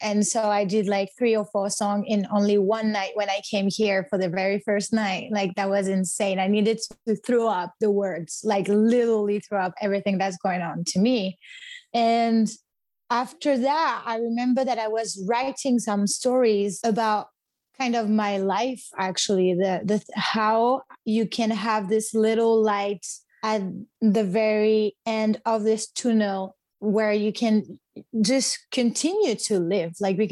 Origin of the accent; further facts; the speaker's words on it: France; accent: French; For everybody who don't know me, I'm French, so you might know it because of my accent.